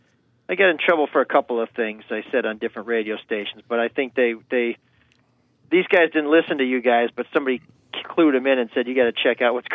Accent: Ireland; Being Irish, they keep me near the servants, so.

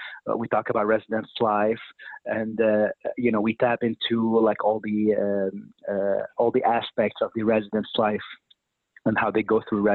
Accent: Damascus, Damascus Governorate, Syria; moved away as an adult; now in Chicago, United States; I'm from Syria, Damascus. I finished my medical school back in Damascus, and I immigrated to the United States here in Chicago.

